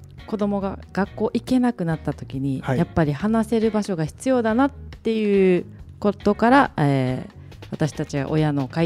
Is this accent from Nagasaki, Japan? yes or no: no; Okinawa, Japan; 沖縄市出身なので私は沖縄市のこの小屋の町とか小座の町の方を紹介したいですね